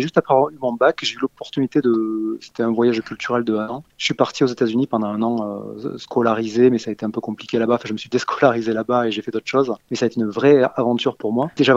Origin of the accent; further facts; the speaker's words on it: Saint-Geniez-d'Olt, Occitanie, France; Saint-Geniez-d'Olt, ouais, c'est là où j'ai grandi. Il y a longtemps, c'était il y a 40 ans maintenant que j'étais ado.